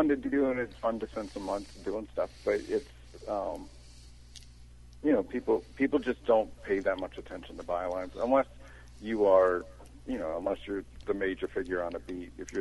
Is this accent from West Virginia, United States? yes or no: yes; West Virginia, United States; I grew up in West Virginia. My father was a teacher, but he became active politically.